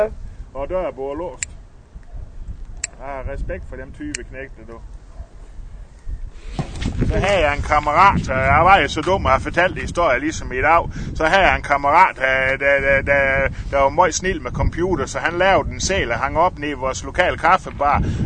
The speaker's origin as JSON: {"language": "Danish", "town": "Ringkøbing", "region": "Central Denmark Region", "country": "Denmark", "tie": "born or raised there", "lives_now": "Hvide Sande, Denmark", "said": "Jeg er født i Ringkøbing, og de første 10 år af mit liv boede jeg i Ringkøbing, så har jeg boet i Vige Sande i godt 40 år."}